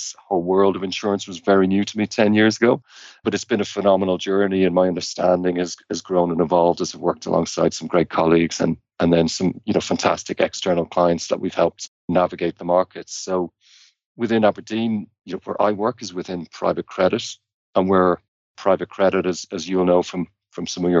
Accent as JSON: {"language": "English", "town": "Dublin", "region": "Leinster", "country": "Ireland", "tie": "born or raised there", "moved": "as an adult", "said": "So I grew up in Dublin in Ireland. So that's where I'm from originally. I spent the first 26 years of my life there."}